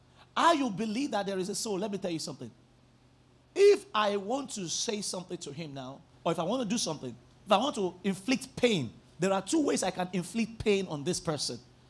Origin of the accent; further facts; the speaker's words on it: Bariga, Lagos, Nigeria; I grew up in Bariga. And Bariga is full of, and not just Bariga, the central part. I grew up in the Ilaje part of Bariga. So it's like the ghetto, it's like the Ajegunle of Bariga.